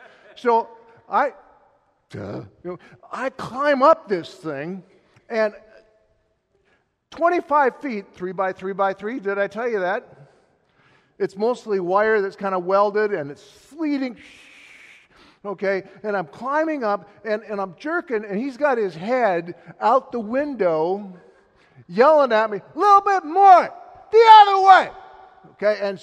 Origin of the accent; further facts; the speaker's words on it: Wisconsin, United States; I grew up in God's country, also known as Wisconsin, okay, just saying, all right, so you can take the boy out of Wisconsin, but you can't take Wisconsin out of the boy.